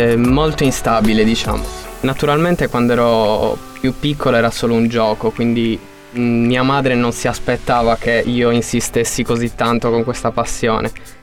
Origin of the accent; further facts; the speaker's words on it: Cagliari, Sardinia, Italy; also born or lived in Quartu Sant'Elena; Io sono nato a Quartu, poi vabbè, Sono cresciuto comunque a Cagliari, sì, con pieno sardo, diciamo.